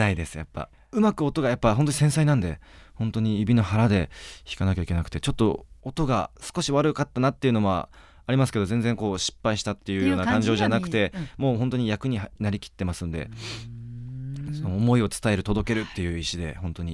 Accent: Fukuoka, Japan; あと同じ出身、福岡出身ということもあって、僕はイントネーションに最初苦労してまして

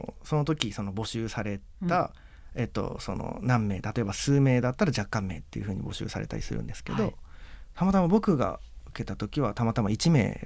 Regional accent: Hokkaido, Japan; 僕北海道出身なんです。札幌の方に出 て、はい、習ってました。

